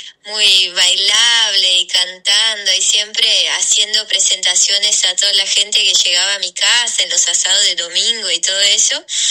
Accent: Rivera, Uruguay; accent: border accent; voy a Montevideo y hablo con cualquier persona, hola, y ya saben que yo soy de Rivera

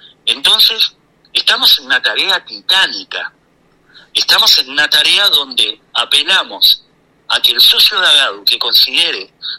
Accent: Montevideo, Uruguay; Yo soy de Montevideo

